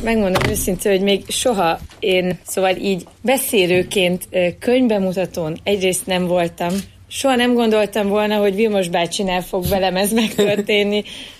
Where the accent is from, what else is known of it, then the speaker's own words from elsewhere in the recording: Szerencs, Borsod-Abaúj-Zemplén, Hungary; born there; én ugye már szerencsén születtem.